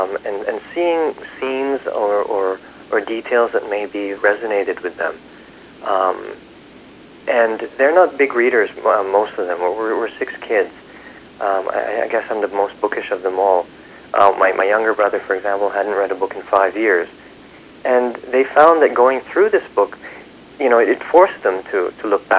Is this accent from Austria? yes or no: no; Canada; It was only then that I realized that, you know, being Canadian is multicultural, multifaceted, multilingual, and certainly there's a place for me as a Canadian.